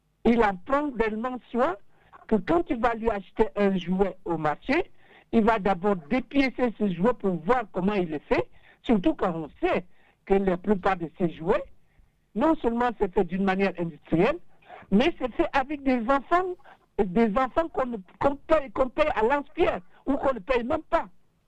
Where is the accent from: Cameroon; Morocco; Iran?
Cameroon; Je suis du Cameroun, mais je suis né à 600 km de la ville, dans un tout petit village où la voiture y vient une fois par mois.